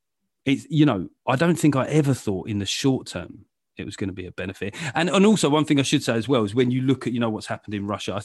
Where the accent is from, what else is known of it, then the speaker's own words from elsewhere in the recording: London, United Kingdom; I grew up in London